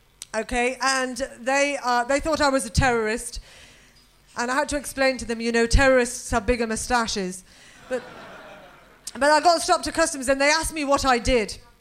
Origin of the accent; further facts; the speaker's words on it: Birmingham, West Midlands, United Kingdom; But the thing is, I'm from Birmingham. Have you heard of Birmingham?